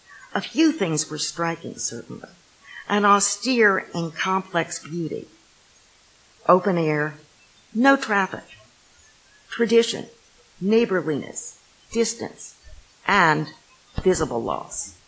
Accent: New York City, New York, United States; born there; I was born in New York City to parents whose parents had recently come from Eastern Europe.

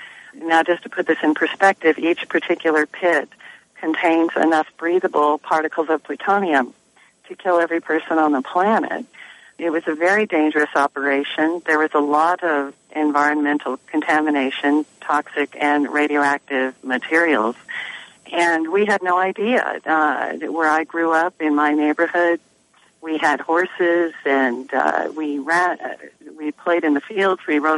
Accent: Arvada, Colorado, United States; Well, I grew up in Arvada, Colorado, which is just outside of Denver and Boulder.

